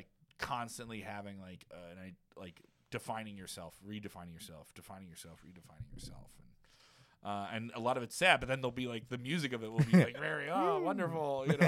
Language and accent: English; Ireland; Well, I'm Irish. There's a lot of Irish songs when you hear them